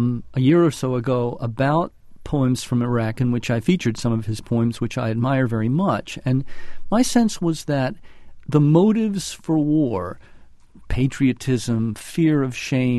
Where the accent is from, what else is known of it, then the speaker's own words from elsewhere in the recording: Alabama, United States; I grew up in the Deep South where it was still a recent memory.